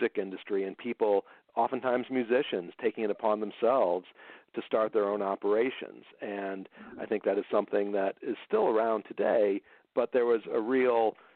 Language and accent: English; Chicago, Illinois, United States; Well, of course, you know, growing up in the Chicago area, and there's so much, as you know, wonderful music here